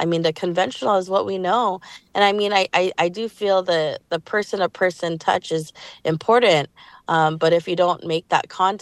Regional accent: Daly City, California, United States; I grew up here in Daly City, and it's been extremely diverse, and I am a Filipino-American woman in this leadership role, but I serve my whole community, you know?

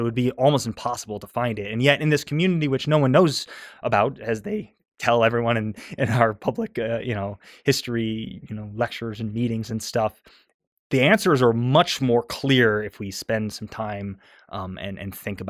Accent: Montana, United States; Growing up in Montana, I thought the West was first and foremost empty, which is one of the problematized elements of my own rendering.

